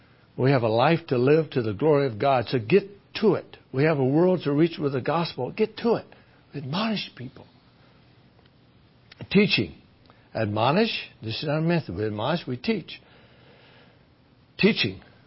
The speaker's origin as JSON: {"language": "English", "country": "Philippines", "said": "You know, I come from the Philippines. I can't relate to them."}